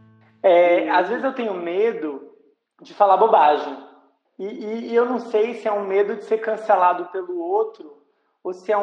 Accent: Rio Branco, Acre, Brazil; moved away as an adult; Eu saí de Rio Branco, capital acreana, onde morei por 18 anos em 2019.

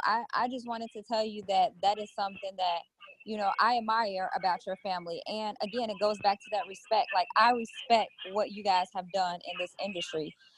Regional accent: Chicago, Illinois, United States; we're both from Chicago

